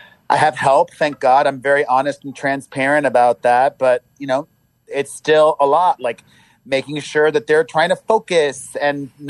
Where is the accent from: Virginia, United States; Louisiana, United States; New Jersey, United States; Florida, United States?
Florida, United States; Miami; You know, I grew up in Miami, where most of the people that live there are registered Republicans and conservatives.